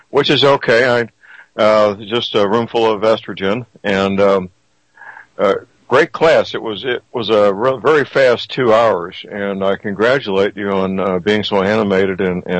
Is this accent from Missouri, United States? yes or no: yes; St. Louis, Missouri, United States; Dr. Myers is a chiropractic physician practicing in my hometown, St. Louis, Missouri.